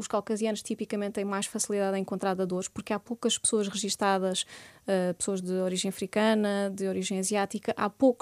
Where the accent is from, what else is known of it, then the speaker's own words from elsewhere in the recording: Santarém, Portugal; nós somos de Santarém, até estamos relativamente perto de Lisboa